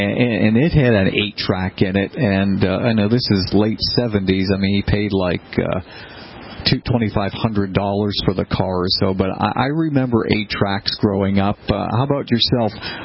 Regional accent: Boston, Massachusetts, United States; Like, I grew up in Boston, I used to listen to the New York stations, WNBC, WABC, used to listen to KDKA in Pittsburgh

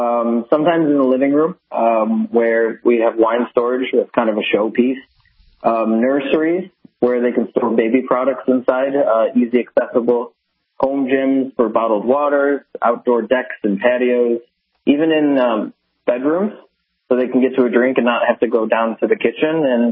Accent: Michigan, United States; moved away as an adult; now in Miami, United States; Yeah, well, I'm a Midwest guy. I've been born and raised in Michigan, so grew up there almost my entire life.

